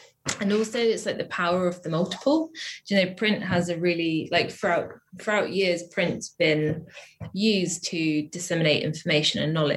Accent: South West England, United Kingdom; moved away as an adult; now in Bristol, United Kingdom; It came from when I first moved to Bristol. So I grew up in Wiltshire, which is like a small town in the countryside, which really beautiful. But I came here to study my master's

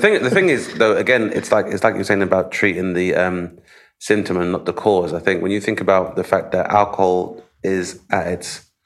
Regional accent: United Kingdom; because obviously being British and being somewhat repressed

